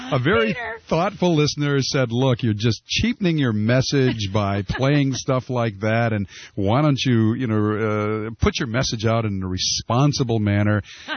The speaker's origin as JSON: {"language": "English", "town": "Detroit", "region": "Michigan", "country": "United States", "tie": "born or raised there", "said": "Now, one of the things you wanted to talk about was this woman from Detroit, my hometown"}